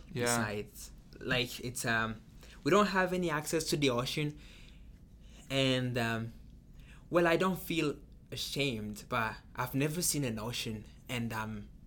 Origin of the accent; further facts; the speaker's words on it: Burundi; And I said, I'm from Burundi. And he said, is that in Africa? And I said, yeah. So you're basically from Africa. And I said, no, I'm from Burundi.